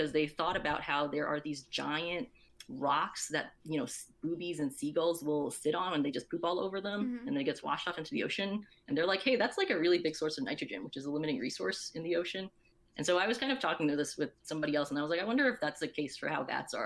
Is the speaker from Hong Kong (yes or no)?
yes; Hong Kong; because I'm originally from Hong Kong and I basically grew up with a very Southeast Asian kind of diet also.